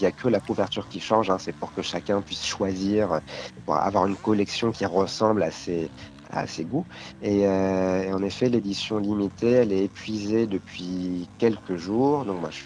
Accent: France; Alors moi, je suis français, je suis chauvin

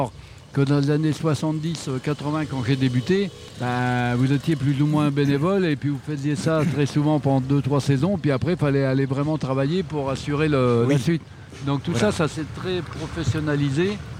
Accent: western France, France; surtout dans l'Ouest, qui était ma région d'origine.

